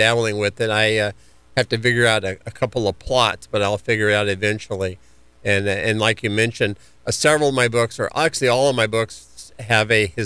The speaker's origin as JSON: {"language": "English", "region": "California", "country": "United States", "tie": "born there", "also_born_or_lived": "Las Vegas / Winter Park / Fort Lauderdale", "said": "I was born in California. And like you mentioned, 17 years in Las Vegas. And then my work moved me out to Winter Park, Florida."}